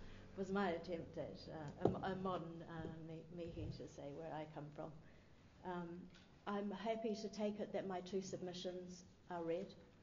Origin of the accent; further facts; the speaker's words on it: North Island, New Zealand; I am clearly from the North Island and represent the hook part of the equation.